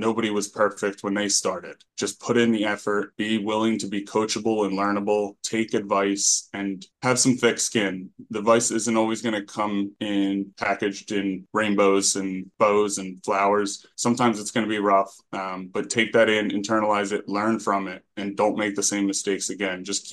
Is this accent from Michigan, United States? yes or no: no; Springfield, Pennsylvania, United States; I was coaching seventh graders in lacrosse in my hometown of Springfield, Delaware County for a while.